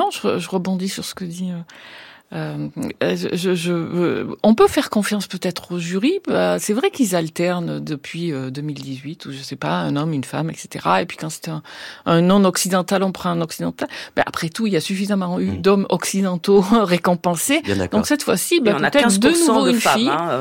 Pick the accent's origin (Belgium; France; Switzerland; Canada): France; moi ça me ferait plaisir parce que en tant que Français